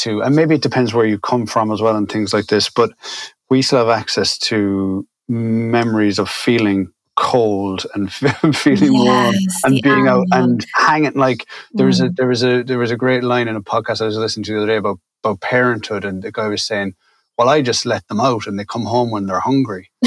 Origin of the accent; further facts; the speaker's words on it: Ireland; and obviously I'm reading as an Irish person, so I don't have that outer perspective of how it's presented to a non-Irish audience